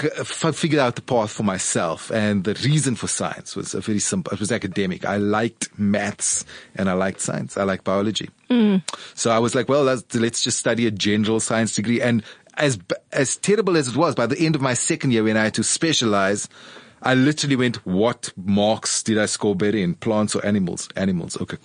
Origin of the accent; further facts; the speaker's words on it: Crossy Park, Western Cape, South Africa; I grew up in Crossy Park, like 40 minutes away.